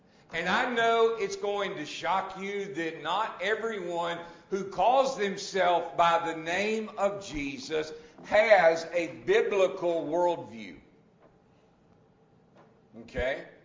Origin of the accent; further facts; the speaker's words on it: Southern United States, United States; Growing up in the Bible Belt has its advantages. I mean, obviously, you know, we understand Southern phrases like, I've got an ox in the ditch. We grew up in the South.